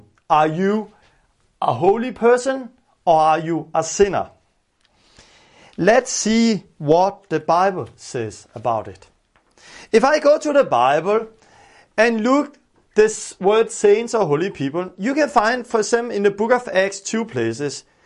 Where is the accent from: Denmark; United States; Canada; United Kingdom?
Denmark; English is a second language; in Denmark, growing up in Denmark